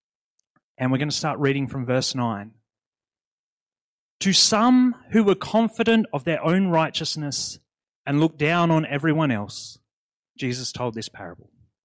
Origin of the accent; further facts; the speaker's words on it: Tasmania, Australia; See, I'm from Tasmania, and in Tasmania, we don't have swags to sleep in. It's too cold.